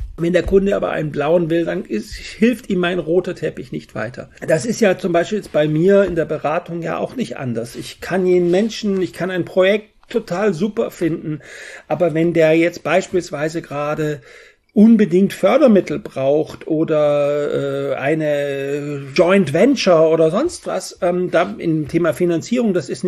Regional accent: Bavaria, Germany; accent: Bavarian; Dann bin ich mit meinem bayerischen Dialekt vielleicht mal interessant

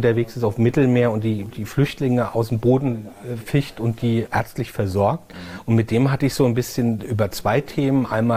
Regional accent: Mainz, Rhineland-Palatinate, Germany; weiß ja, ich bin so ein Lokalpatriot als Mainzer.

